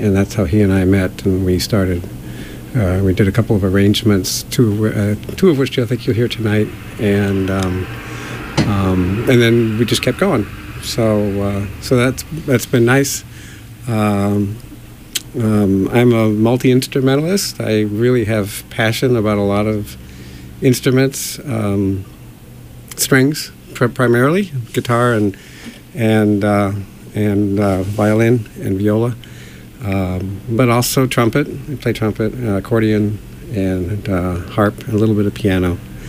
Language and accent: English; California, United States; now in Boston, United States; I am from California, born there. And my wife and I came across in 1981, came to Boston.